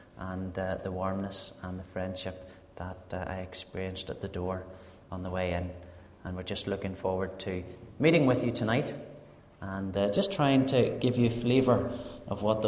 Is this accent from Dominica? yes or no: no; Cookstown, Northern Ireland, United Kingdom; I'm originally from just outside Cookstown, and I was brought up and reared in Cookstown Free Presbyterian Church.